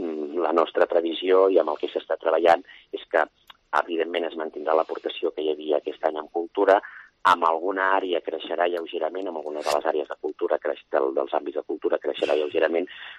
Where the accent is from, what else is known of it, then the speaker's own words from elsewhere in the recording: Puigcerdà, Catalonia, Spain; soc de Puigcerdà